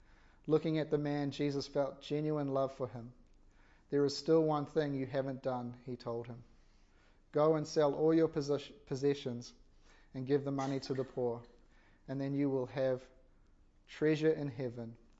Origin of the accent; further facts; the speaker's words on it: South Africa; growing up in South Africa, fairly conservative culture and stuff like that, and respect and stuff is quite high. And I'm not from a Christian family